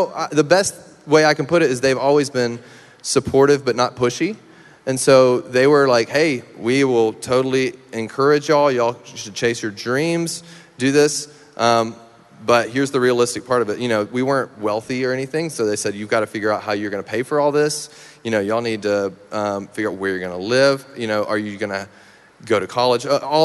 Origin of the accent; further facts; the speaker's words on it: Meridian, Mississippi, United States; In my hometown, yep, Meridian.